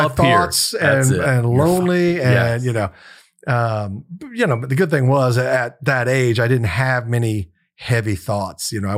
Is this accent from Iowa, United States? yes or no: no; Kansas City, Missouri, United States; also born or lived in Louisville, Kentucky; I was born in Louisville, Kentucky, because my dad was selling insurance there. And then he finally got the transfer he kept putting in for was to get back to Kansas City.